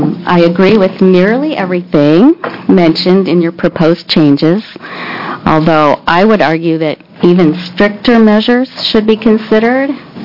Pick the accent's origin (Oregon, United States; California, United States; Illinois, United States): Oregon, United States; Powell Butte; I'm from Powell Butte in Crick County, and I never thought I'd be testifying in front of a House committee.